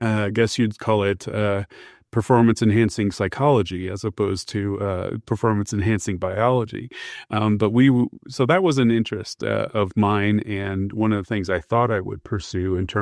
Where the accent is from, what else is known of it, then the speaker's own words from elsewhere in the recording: Iowa, United States; So I am an Iowan. I grew up in central Iowa, surrounded by cornfields and lots of animals.